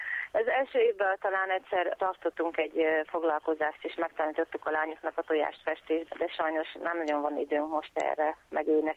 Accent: Hungary; Én magyar vagyok itt

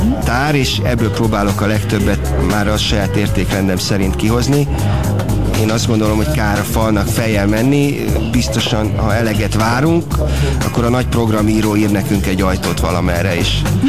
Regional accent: Szerencs, Borsod-Abaúj-Zemplén, Hungary; also born or lived in Moscow; én egy vidéki gyerek vagyok, aki szerencsén született, megyasszón egy nevelő otthonban nevelkedett évlete első pár évében, és utána kerültem Szerencsre, onnan kerültem Moszkvába, Moszkvából Budapestre

